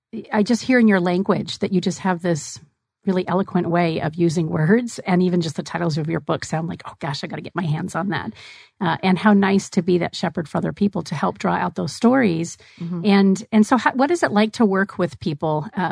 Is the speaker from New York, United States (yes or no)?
no; Tempe, Arizona, United States; So I grew up in Tempe, but I do live in Chandler.